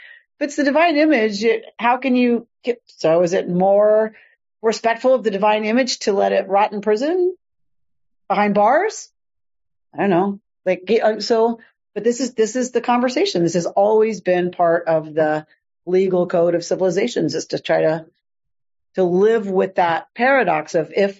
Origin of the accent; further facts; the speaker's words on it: United States; I know we are so American that like shocks us and it takes us a minute